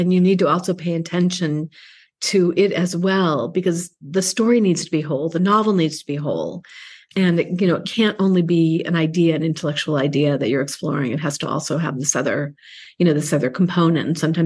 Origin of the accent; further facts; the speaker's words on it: United States; And because I'm an American, quite frankly, and, you know, the English academic world is a particular, very particular thing.